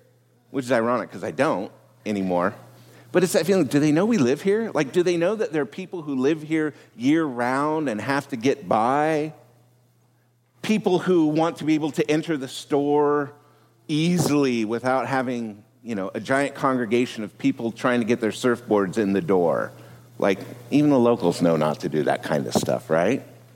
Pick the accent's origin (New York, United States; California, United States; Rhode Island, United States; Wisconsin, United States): California, United States; Cayucos; I went home to a little town where I grew up in Cayucas, California, rural on the beach.